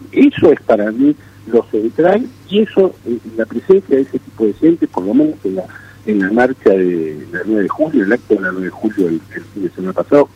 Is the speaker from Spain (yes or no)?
no; Argentina; Como ciudadano argentino, que vivo acá, que tengo a mis hijos acá, que tengo a mi familia acá